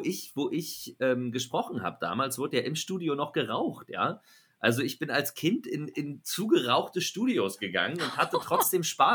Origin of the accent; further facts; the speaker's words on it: Munich, Bavaria, Germany; Das war in München eben. Ich komme ja aus München.